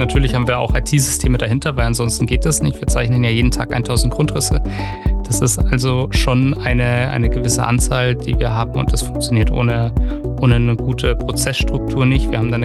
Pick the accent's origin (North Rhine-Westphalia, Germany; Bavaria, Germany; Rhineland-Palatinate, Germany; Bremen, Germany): Bavaria, Germany; Munich; Ich befinde mich jetzt gerade im wunderschönen München, tatsächlich meine Heimatstadt, auch die Stadt, in der ich aufgewachsen bin.